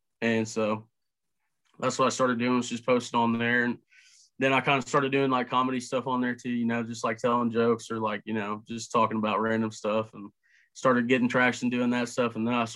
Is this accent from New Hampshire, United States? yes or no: no; Carrollton, Missouri, United States; Yeah, I'm from Carrollton, Missouri.